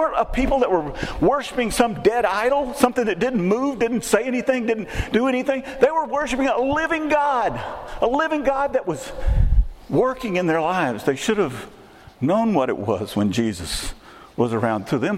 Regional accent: Texas, United States; I grew up in Texas. I've already said that many times. I can recognize good Tex-Mex food.

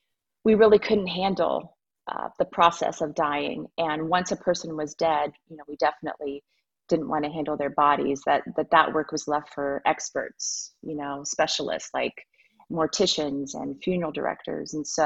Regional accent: Ohio, United States; I grew up in Northern Ohio and farm country, and I just had a real sense of commune with nature

